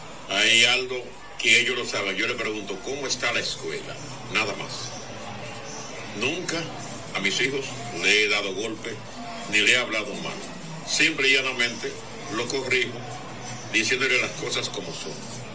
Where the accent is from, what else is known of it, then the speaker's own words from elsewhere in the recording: La Romana, Dominican Republic; Así que gracias a mi pueblo de La Romana